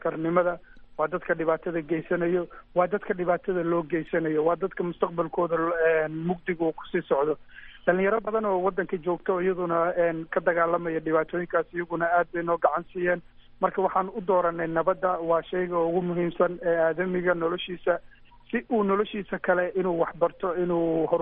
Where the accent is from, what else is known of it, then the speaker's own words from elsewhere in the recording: Mogadishu, Banaadir, Somalia; Aniguna dhalinyaronimadeydii waqtigii caruur aan korayay magaalada Muqdisho aan ku koray, kadib waxaan nasiib fursad u helay inaan wadamada dibadda muddo kusoo noolaado.